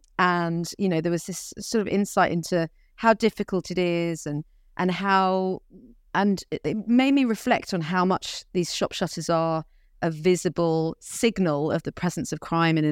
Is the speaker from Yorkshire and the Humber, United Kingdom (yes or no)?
no; Hastings, South East England, United Kingdom; who had moved to my hometown of Hastings and had painted the seafront with these lovely, great, big, beautiful letters on the shop shutters down there.